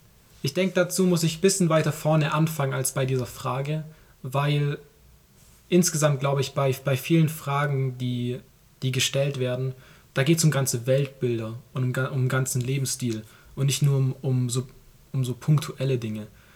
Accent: Baden-Württemberg, Germany; falls man es ein bisschen aus meiner Sprache raushört, ich komme aus dem Schwabenland. Ich bin 19 Jahre alt

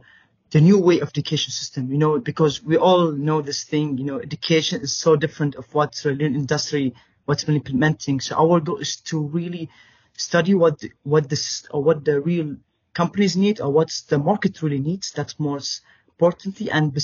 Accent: Bahrain; I'm from Kingdom of Bahrain.

